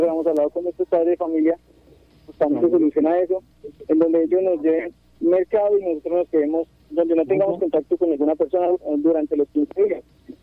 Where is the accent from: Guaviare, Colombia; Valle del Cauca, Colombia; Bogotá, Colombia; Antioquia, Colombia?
Guaviare, Colombia; todos los documentos que cobijan que nosotros somos del departamento de Guaviare y que somos estudiantes